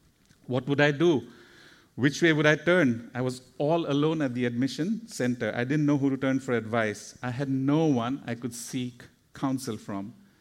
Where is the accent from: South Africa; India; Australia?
India; now in Singapore; Now, I grew up in India, and the school education process there is pretty rigorous, probably a little bit like how it's here in Singapore.